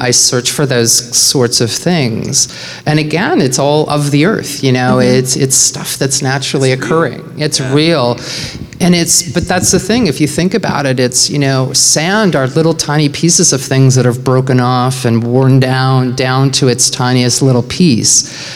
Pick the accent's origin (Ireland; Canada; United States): Canada; I'm Canadian.